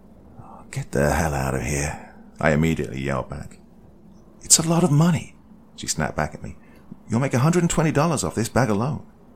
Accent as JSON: {"language": "English", "region": "Delaware", "country": "United States", "said": "Even though I'm from Delaware. Yes, it's a real state that exists."}